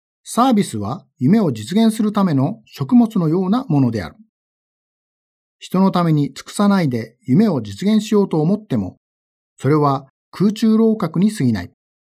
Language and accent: Japanese; Nakashibetsu, Hokkaido, Japan; 私の生まれ育ったところは、北海道の中標津で、北海道の東部、道東と呼ばれる酪農地帯です。 乳牛がたくさんいますが、人口が少ないところです。